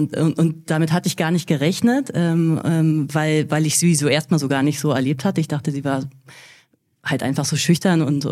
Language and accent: German; Berlin, Germany; ich bin ja selber in Berlin groß geworden.